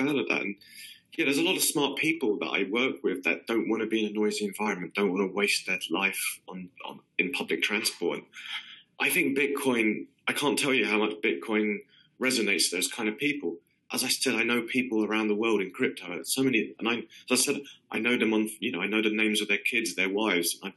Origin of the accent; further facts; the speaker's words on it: London, United Kingdom; I mean, I'm a Londoner, obviously. But, you know, the city I grew up in has doubled in size